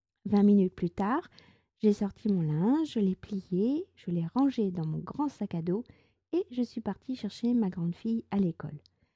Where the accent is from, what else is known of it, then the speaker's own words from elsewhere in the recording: France; je suis française, j'habite près de Paris